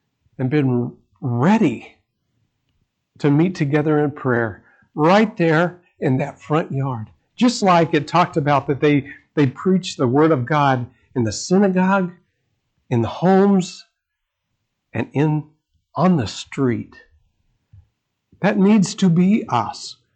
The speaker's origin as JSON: {"language": "English", "town": "Independence", "region": "Missouri", "country": "United States", "tie": "born or raised there", "lives_now": "Cincinnati, United States", "said": "I grew up in Independence, Missouri. I lived there for 41 years. And I was asked to move to Cincinnati, Ohio."}